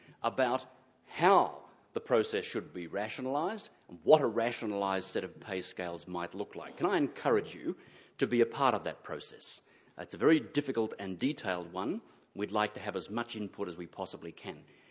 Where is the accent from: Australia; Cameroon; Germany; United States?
Australia; I will be very proud as an Australian